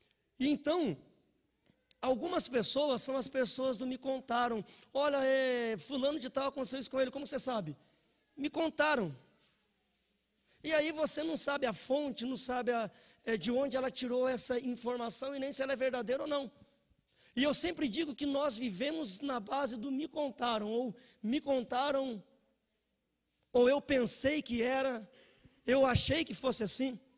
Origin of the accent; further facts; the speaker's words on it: Paraná, Brazil; also born or lived in Curitiba; now in Tatuí, Brazil; Eu sou paranaense, e eu não sei se vocês já perceberam